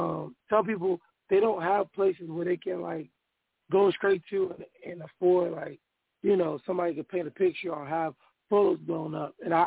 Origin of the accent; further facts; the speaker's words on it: Richmond, Virginia, United States; also born or lived in Norfolk; I'm from Richmond, Virginia. Well, I was born in Norfolk, but I was raised in Richmond.